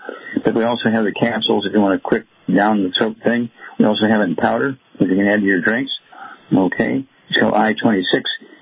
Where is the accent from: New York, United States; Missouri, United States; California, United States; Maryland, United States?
Missouri, United States; Chuck, let's go to my home state, Missouri, Missouri, Big Mo